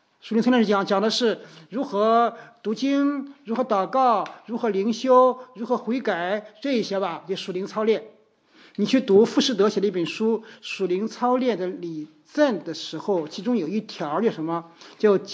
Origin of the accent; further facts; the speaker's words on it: China; 那我们中国人习惯谁见面是在哪工作，挣多少钱那种哈